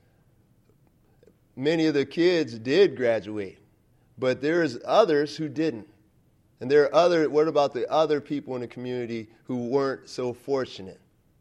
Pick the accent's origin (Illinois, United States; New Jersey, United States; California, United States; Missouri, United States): Missouri, United States; St. Louis; born there; As a young man, I was born in St. Louis, actually, 1968.